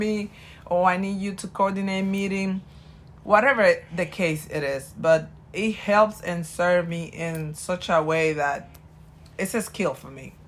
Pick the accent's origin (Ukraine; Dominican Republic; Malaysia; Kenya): Dominican Republic; now in New York, United States; And then here in Washington Heights, I saw so many people from my town.